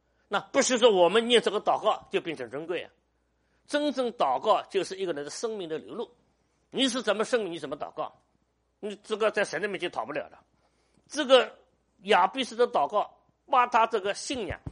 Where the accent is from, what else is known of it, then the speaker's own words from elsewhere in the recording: China; 所以我们中国人也是几千年文化嘛，我们的祖宗跟神有关系啊